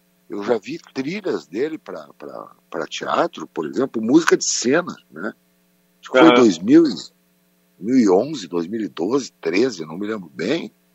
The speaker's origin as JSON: {"language": "Portuguese", "region": "Rio Grande do Sul", "country": "Brazil", "said": "a gente, como gaúcho, a gente sempre aprendeu levando porrada, né?"}